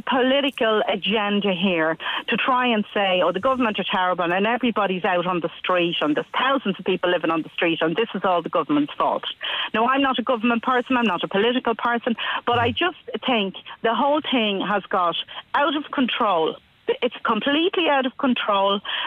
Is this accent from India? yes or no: no; Dublin, Leinster, Ireland; I'm born and raised in Dublin, my first half of my life before I got married and moved.